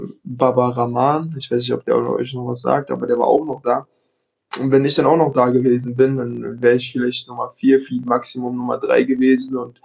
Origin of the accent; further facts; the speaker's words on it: Berlin, Germany; ich komme aus Berlin, meine Familie wohnt.